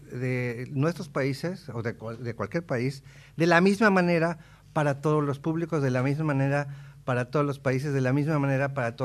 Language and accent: Spanish; Mexico; Yo soy un mestizo mexicano, un indomestizo mexicano promedio